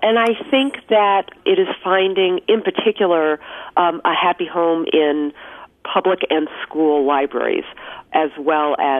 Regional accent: New York, United States; a real blood libel hate crime that happened in my hometown in northern New York in the 1920s.

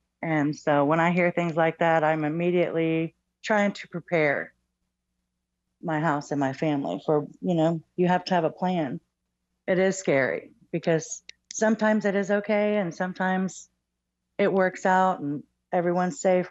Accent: Arkansas, United States; No, I grew up in Arkansas.

